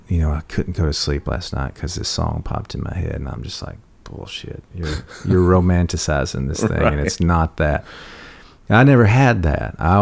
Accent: Loretto, Tennessee, United States; moved away as an adult; Loretta, Tennessee, which is just across the state line from Muscle Shoals, about 20 minutes north. So I didn't leave that area until my 20s.

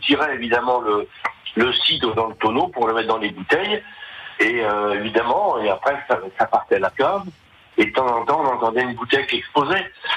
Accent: Normandy, France; Je suis normand, j'ai 75 ans.

